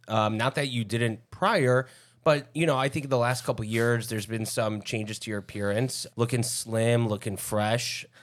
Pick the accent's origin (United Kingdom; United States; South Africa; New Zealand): United States; Lincolnwood, Illinois; Yeah. I grew up in Lincolnwood.